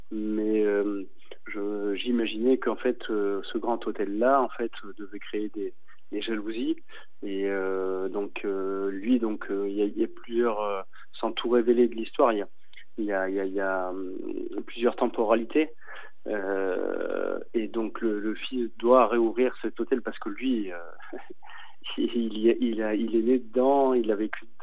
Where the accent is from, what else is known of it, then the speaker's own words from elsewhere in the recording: Auvergne-Rhône-Alpes, France; Alors, je suis auvergnat, donc je me balade beaucoup, je fais beaucoup de randonnées.